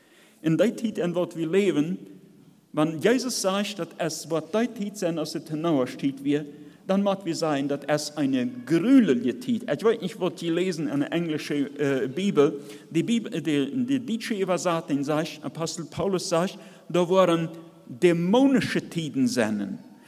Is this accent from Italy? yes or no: no; Russia; wir sind in Russland groß geworden.